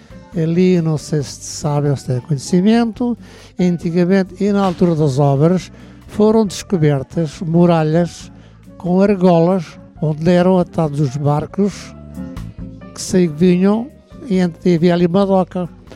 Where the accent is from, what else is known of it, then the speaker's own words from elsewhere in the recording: Faro, Portugal; now in Lisbon, Portugal; eu não sou de cá. Sou do Algarve. É aqui, moro a partir dos anos 40, 50, 60, pouco mais ou menos. Portanto, já daqui a uns aninhos que moro aqui.